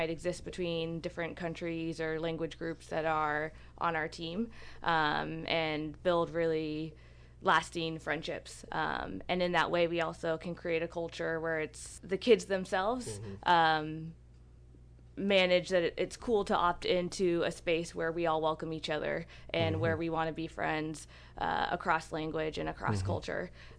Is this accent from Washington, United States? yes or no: yes; Seattle, Washington, United States; Yeah, I grew up in Seattle. I actually just recently relocated back to Seattle for this work.